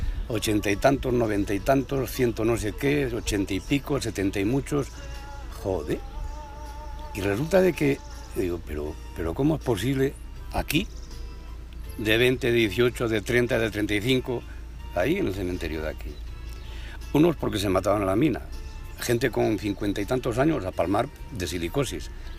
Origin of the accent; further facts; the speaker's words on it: Sotillos de Sabero, Castile and León, Spain; born there; Yo nací en Sotillos de Sabero. Ahí donde el pozo, ahí arriba, en el pueblín de arriba.